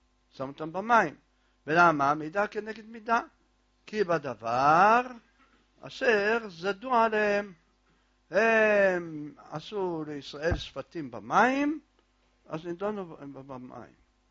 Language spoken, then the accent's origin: Hebrew; Jerusalem, Jerusalem District, Israel; אני זוכר בילדותי, כל בתי הכנסת בירושלים, כל העדות, כולם היושבים לומדים.